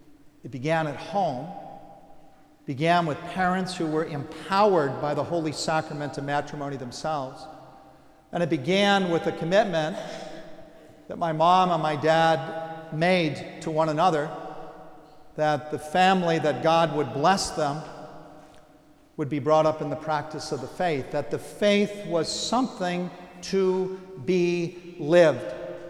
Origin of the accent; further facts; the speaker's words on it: Wisconsin, United States; now in Toledo, United States; I'm not originally from Toledo, nor am I from Ohio. I'm from Wisconsin originally, and where most of my childhood took place.